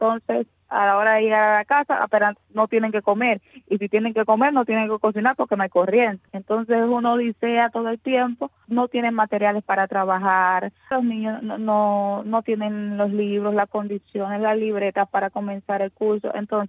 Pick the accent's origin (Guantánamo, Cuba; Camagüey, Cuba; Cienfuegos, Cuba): Guantánamo, Cuba; soy nacida y criada aquí en Cuba, soy de la ciudad de Guantánamo, una de las provincias de Cuba donde es muy difícil desarrollarse como joven.